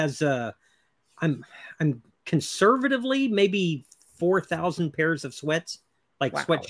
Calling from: Texas, United States; Central Texas.

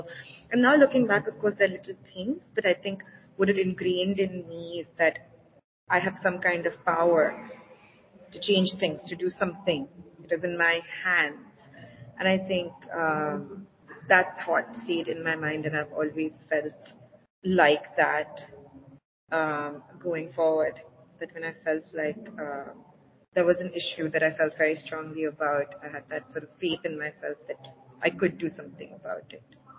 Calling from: Rajasthan, India; I am dialing in from Rajasthan, in India, where it is also very cold, but it's actually a desert state.

